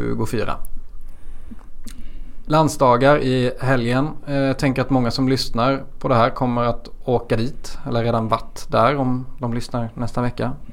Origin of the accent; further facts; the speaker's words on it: Örsult, Kronoberg County, Sweden; Jag minns, jag är från Örsult utanför Tingsryd, mm. Så det är några mil.